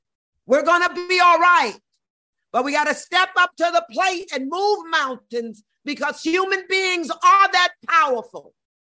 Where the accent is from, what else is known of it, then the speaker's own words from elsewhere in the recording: St. Louis, Missouri, United States; St. Louis, of course, which is my hometown.